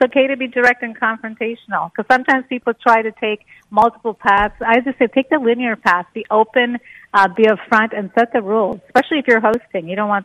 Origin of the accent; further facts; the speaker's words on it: Montreal, Quebec, Canada; moved away as an adult; now in Brookfield, United States; I grew up in Montreal. I went to Concordia, then I went to McGill, and then I moved around quite a bit.